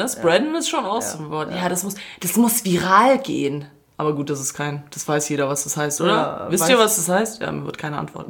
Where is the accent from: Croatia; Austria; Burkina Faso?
Croatia; ich bin ja gar kein Schwabe. Ich bin auch ein Fake-Schwabe. Ich bin eigentlich Kroate, aber ich tue so, als wäre ich Schwabe.